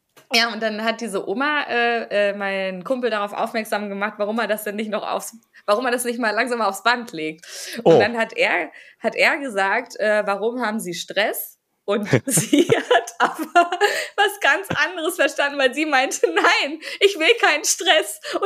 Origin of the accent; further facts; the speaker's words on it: Berlin, Germany; als echte Berlinerin